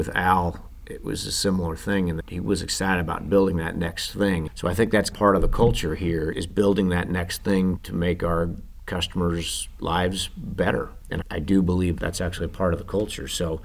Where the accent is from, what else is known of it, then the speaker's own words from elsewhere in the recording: Midwest, United States; But one advantage of being a Midwesterner is winter kills all those things